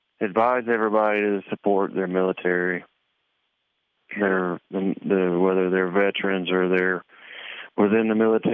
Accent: Hawthorne, Florida, United States; Hawthorne, Florida.

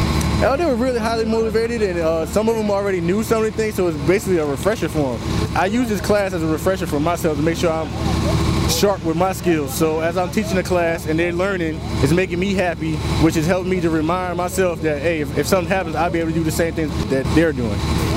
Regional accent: Warrenton, North Carolina, United States; I'm from Warrenton, North Carolina

